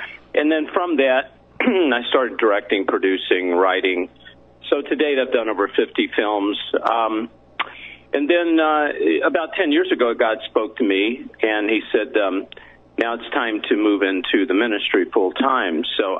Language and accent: English; Nashville, Tennessee, United States; Yeah, but I come from Nashville, Tennessee. I was a songwriter.